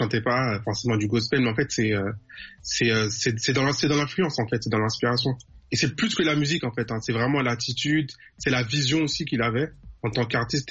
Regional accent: Paris, Île-de-France, France; born there; je suis né en France, à Paris.

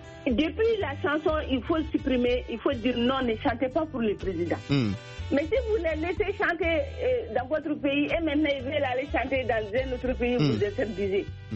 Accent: Mali; nous on a détruit ça chez nous au Mali. On a détruit d'abord au Mali.

